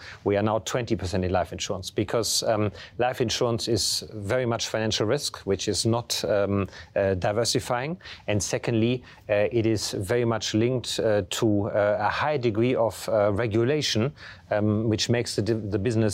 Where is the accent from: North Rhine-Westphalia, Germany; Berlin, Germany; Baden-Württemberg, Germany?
North Rhine-Westphalia, Germany; first language German; English is a second language; I went to school near Düsseldorf in Germany and did all my childhood in Germany.